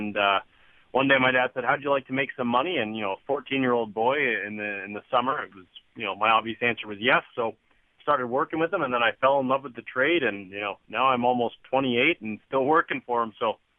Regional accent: Toronto, Ontario, Canada; Well, I mean, I'm from Toronto, so who do you think?

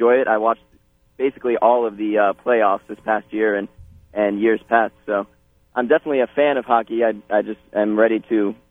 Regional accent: Indianapolis, Indiana, United States; I'm from Indianapolis, so you don't really hear about the smaller towns as much as it may seem.

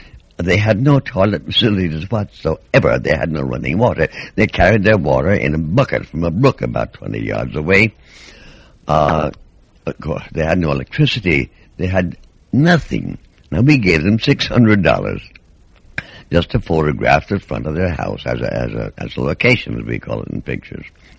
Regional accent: Kentucky, United States; born there; now I was born in Kentucky. My father was on the Courier Journal, and we used to go up into the Cumberland Mountains.

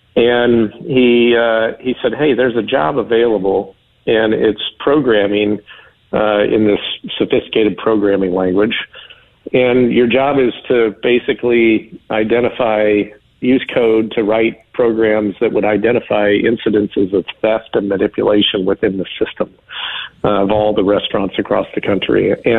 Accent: Wichita, Kansas, United States; I'm from Wichita, Kansas, originally.

